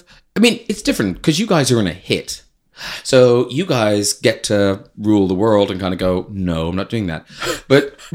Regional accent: Ireland; because I grew up in Ireland

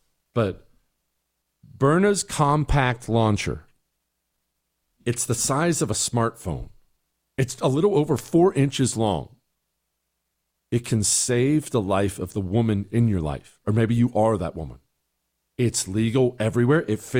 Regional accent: Montana, United States; I was raised in Montana. I was raised on that stuff.

